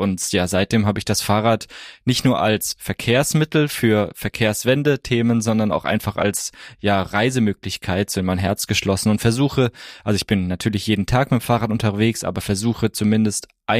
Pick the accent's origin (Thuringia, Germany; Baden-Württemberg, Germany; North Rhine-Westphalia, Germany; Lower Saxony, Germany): Baden-Württemberg, Germany; Freiburg; ich bin tatsächlich mit 15 von Freiburg, wo ich aufgewachsen bin, ans Mittelmeer gefahren.